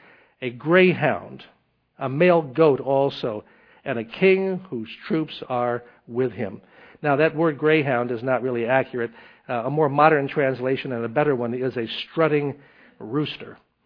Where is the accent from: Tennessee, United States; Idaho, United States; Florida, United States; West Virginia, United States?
Tennessee, United States; she said, I'm from Tennessee, which I am also